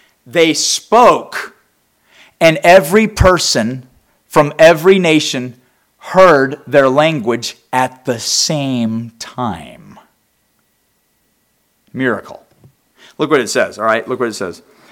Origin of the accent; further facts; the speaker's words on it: England, United Kingdom; Peter would be speaking English. Why? Because I'm English.